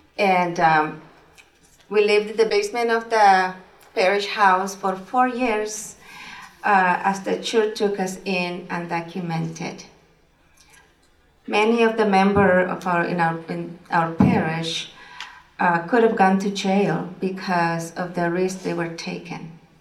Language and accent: English; El Salvador; as many of you know. I'm from El Salvador.